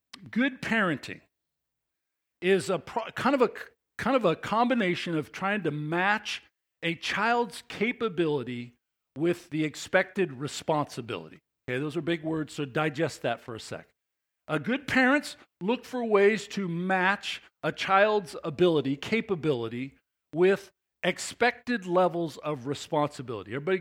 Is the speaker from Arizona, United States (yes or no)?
yes; Phoenix, Arizona, United States; I was from Phoenix. I lived there most of my life, and it was like 110 on a normal.